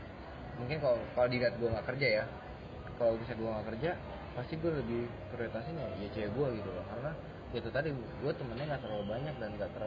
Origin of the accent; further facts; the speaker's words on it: Cikampek, West Java, Indonesia; also born or lived in Makassar; gue pindah kan ke Cikampek. Jadi otomatis temen SD gue tuh dari SD tuh di Cikampek sampai SMA, ya kan.